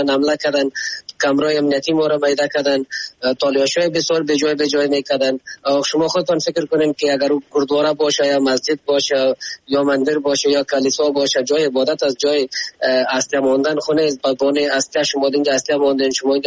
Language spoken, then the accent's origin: Persian; Afghanistan; ما خو افغان هستیم.